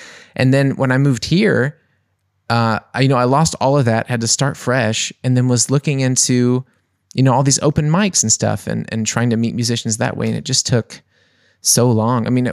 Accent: New Orleans, Louisiana, United States; Like, so I'm from New Orleans and I had, had three projects there.

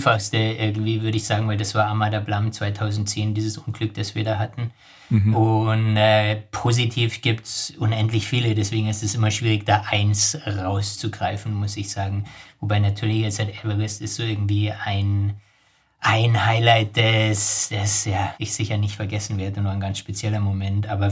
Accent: Munich, Bavaria, Germany; bin geboren in München, habe da lange gewohnt und jetzt seit 13 Jahren bin ich nicht mehr wirklich viel dort, sondern pendel zwischen Nordspanien im Sommer, Chamonix

